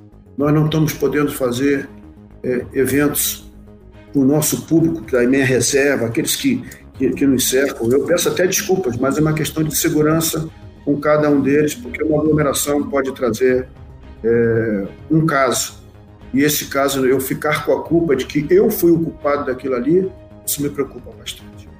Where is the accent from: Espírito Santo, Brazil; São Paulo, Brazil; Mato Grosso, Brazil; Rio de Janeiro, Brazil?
Rio de Janeiro, Brazil; now in Santa Maria, Brazil; nascido e criado no Rio de Janeiro, a dificuldade de locomoção numa cidade, um grande centro, transporte difícil.